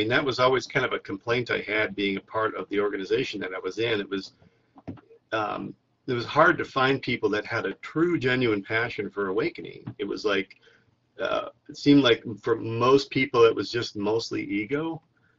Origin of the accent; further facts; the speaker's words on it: Omaha, Nebraska, United States; I've been here for the longest I've ever been in a city in my whole life, since I grew up in the city I was born in Omaha.